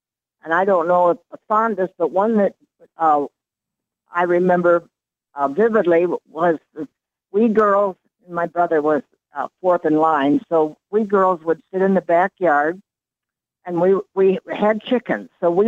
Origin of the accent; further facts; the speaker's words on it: Lake Odessa, Michigan, United States; On a farm outside of Lake Odessa.